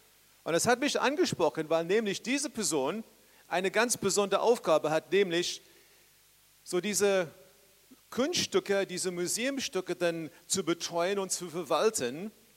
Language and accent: German; Dresden, Saxony, Germany; eine kleine Werbung für Dresden. So die Stadt, wo ich herkomme und die Stadt, wo ich jetzt wohne, meine Heimat und meine Heimat geworden.